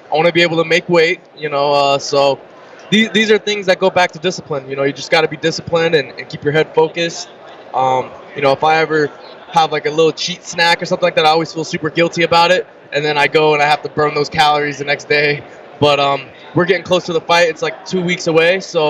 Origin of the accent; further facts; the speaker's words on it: Chicago, Illinois, United States; born there; now in Las Vegas, United States; You know, I was born in Chicago. My mom and my dad's side of the family is from Chicago.